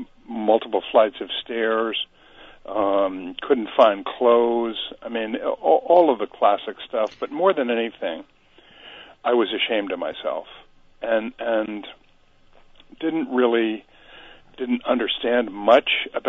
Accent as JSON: {"language": "English", "town": "Morrisville", "country": "United States", "tie": "born or raised there", "said": "my doctor in the community growing up in Morrisville."}